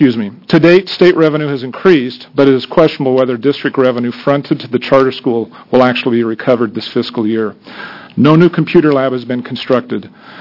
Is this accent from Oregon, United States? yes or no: yes; Burns, Oregon, United States; I'm from Burns, Harney County, Oregon. I want to tell you a little bit about myself first. I grew up in Burns, graduated from high school there, went off to college, law school, came back to Burns about 22 years ago to raise a family.